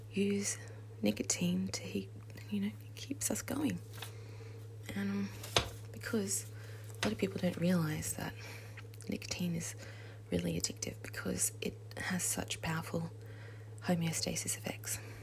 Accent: Australia; in Ireland, which a big chunk of my family is from, shocker, I'm Australian

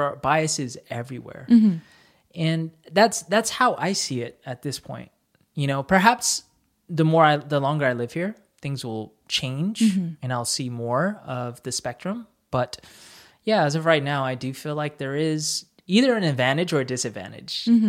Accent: United States; I'm from the United States. I'm a half Korean from the United States

